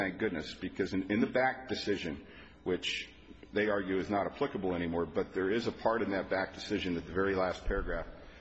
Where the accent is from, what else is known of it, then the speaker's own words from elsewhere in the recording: Reno, Nevada, United States; I'm from Reno, Nevada.